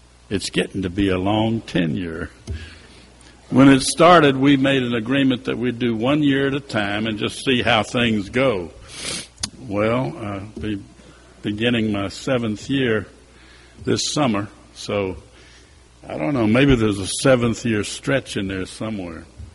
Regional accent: Vicksburg, Mississippi, United States; I grew up in Vicksburg, Mississippi, on the Mississippi River, and often referred to as the Gibraltar of the Confederacy.

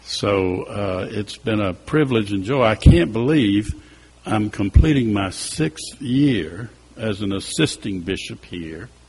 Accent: Vicksburg, Mississippi, United States; I grew up in Vicksburg, Mississippi, on the Mississippi River, and often referred to as the Gibraltar of the Confederacy.

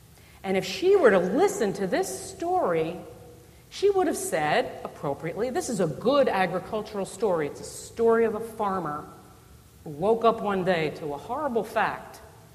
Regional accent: New Jersey, United States; I like that one better. I'm from New Jersey.

